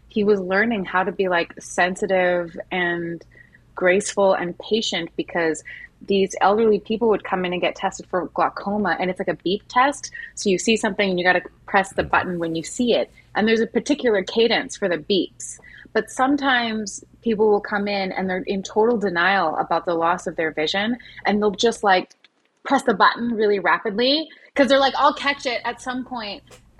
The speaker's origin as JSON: {"language": "English", "country": "Canada", "said": "But we're not actually Irish. We're Canadian. Mm-hmm. Through and through and through. I mean, all the way back into the 1800s. I'm talking like poor, living in a tar shack with 12 other people."}